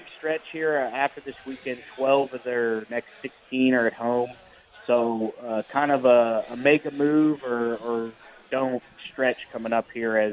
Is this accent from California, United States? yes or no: no; Knoxville, Tennessee, United States; and I come from Knoxville